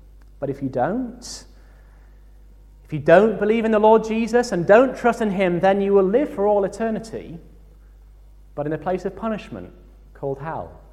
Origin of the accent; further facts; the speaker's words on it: York, Yorkshire and the Humber, United Kingdom; When I was growing up in York, I used to do some rowing on the river there in the Ouse